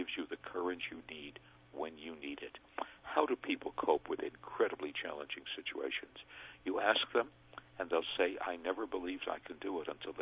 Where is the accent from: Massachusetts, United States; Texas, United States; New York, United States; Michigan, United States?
New York, United States; Brooklyn; I cannot ride a bicycle because I grew up in Brooklyn